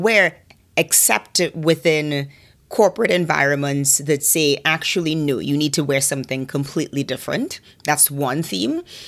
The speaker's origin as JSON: {"language": "English", "country": "Trinidad & Tobago", "tie": "born or raised there", "moved": "as an adult", "said": "I grew up in Trinidad and left at 18. And so I did not have a chance to work in Trinidad as an adult."}